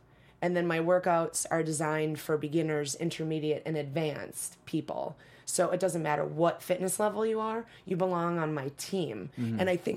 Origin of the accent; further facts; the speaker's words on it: Wisconsin, United States; I'm from Wisconsin. I like cheese.